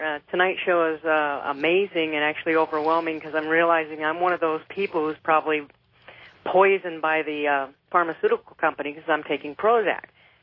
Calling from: Pahrump, Nevada, United States; I'm calling from Pahrump.

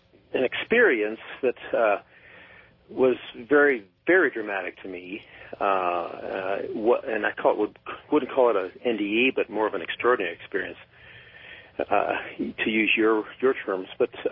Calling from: Portland, United States; I'm calling from Portland.

